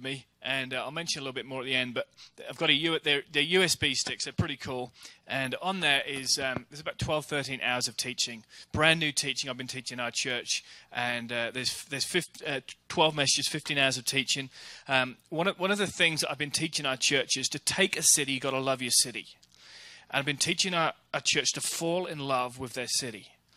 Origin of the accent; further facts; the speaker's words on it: Norwich, East of England, United Kingdom; also born or lived in United States; the church I grew up in Norwich, England